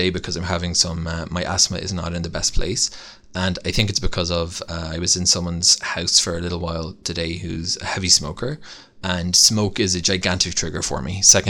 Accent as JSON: {"language": "English", "country": "Ireland", "tie": "born or raised there", "lives_now": "Israel", "said": "Another thing is actually that I grew up in Ireland, and I didn't have the luxury that I have in Israel"}